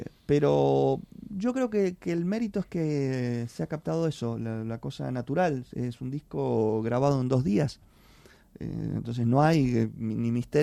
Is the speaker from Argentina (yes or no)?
yes; Argentina; yo soy de Argentina